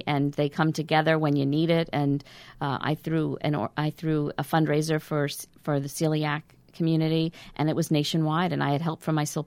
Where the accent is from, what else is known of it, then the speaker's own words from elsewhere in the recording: New York, United States; accent: New York; now in Massachusetts, United States; Oh, maybe it's because of my New York accent.